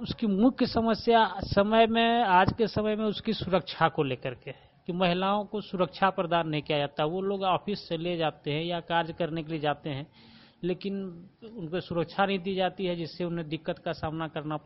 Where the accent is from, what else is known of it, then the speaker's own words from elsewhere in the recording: Sohna, India; मैं सोहना का रहने वाला हूं।